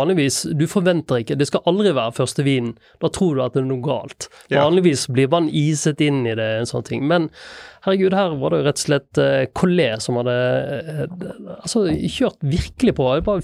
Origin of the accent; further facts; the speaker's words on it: Sauda, Rogaland, Norway; Opprinnelig fra Sauda.